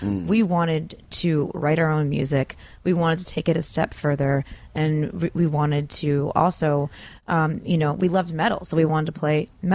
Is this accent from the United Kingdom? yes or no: no; Detroit, Michigan, United States; now in Los Angeles, United States; I'm from Detroit.